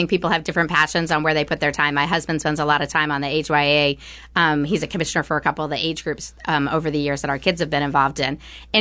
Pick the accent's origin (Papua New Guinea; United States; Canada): United States; Hanover; We actually both grew up in and out of Hanover. I was born in Hanover, lived there till I was a kid, and then returned about 15 years ago.